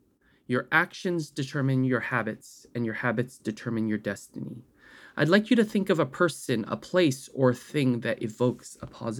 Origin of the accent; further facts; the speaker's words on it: San Francisco, California, United States; I grew up in San Francisco and I went to University of California, Riverside.